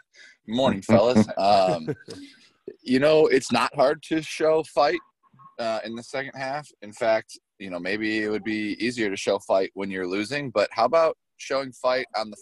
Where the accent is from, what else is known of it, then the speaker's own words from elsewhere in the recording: Ann Arbor, Michigan, United States; So I grew up in Ann Arbor. I was a Michigan fan before I was a player